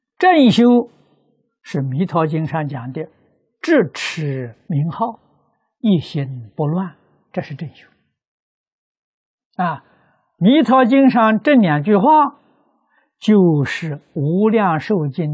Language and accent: Chinese; China; 啊，我们中国人讲断章取义，错了。